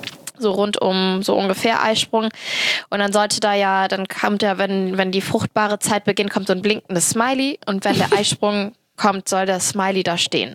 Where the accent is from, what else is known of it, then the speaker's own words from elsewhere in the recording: Cologne, North Rhine-Westphalia, Germany; ich bin Kölnerin und halbe Türkin.